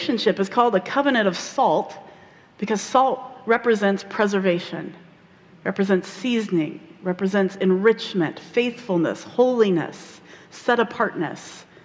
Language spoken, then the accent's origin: English; Midwest, United States; I'm a Midwesterner. I love my salt.